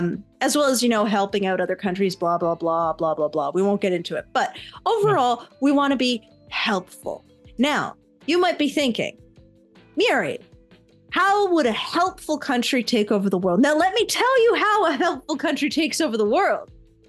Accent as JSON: {"language": "English", "country": "Canada", "said": "Now, we're both Canadian, right?"}